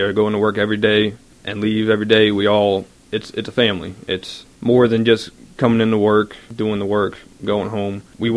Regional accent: New Orleans, Louisiana, United States; Well, I was raised in New Orleans, New Orleans East, until I was about 11 when Hurricane Katrina hit, and then we moved out to Lacombe with my aunt

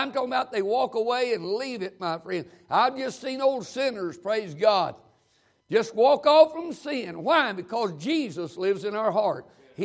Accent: the South, United States; I'm from the South. I'm used to amens, and if I don't get them, I just preach longer and louder.

